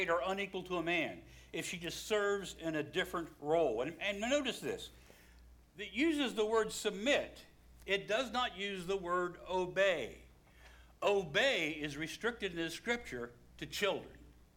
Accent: West Virginia, United States; I'm from West Virginia.

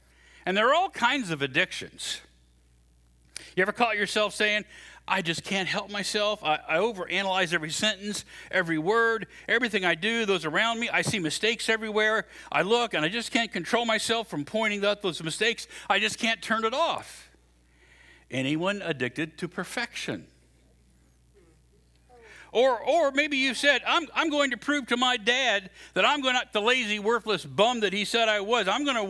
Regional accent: West Virginia, United States; also born or lived in Southern Illinois; now in Florida, United States; I came from Southern Illinois, originally from West Virginia, and we had, you know, I was a Steeler fan back in West Virginia

